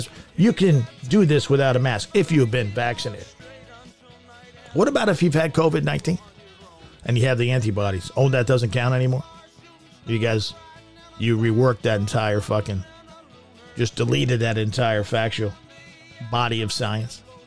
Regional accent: Asbury Park, New Jersey, United States; I'm from Asbury Park. Do you guys know that?

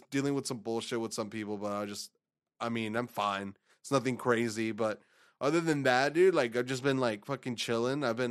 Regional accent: Texas, United States; me and Jay fucking, we're from Texas, bro. So like we fucking drink sweet tea, like fucking, it's religion down here.

